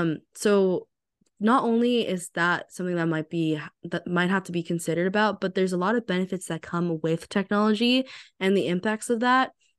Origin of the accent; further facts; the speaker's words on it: California, United States; I'm from the Bay Area myself, and I know that people are pretty privileged here.